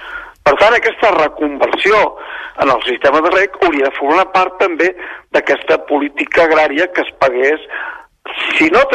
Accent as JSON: {"language": "Catalan", "region": "Catalonia", "country": "Spain", "said": "home, que... som catalans, no?"}